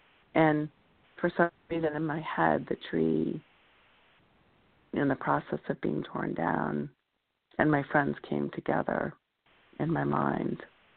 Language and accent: English; Lexington, Massachusetts, United States; So I grew up outside Boston in Lexington, where the revolution supposedly began.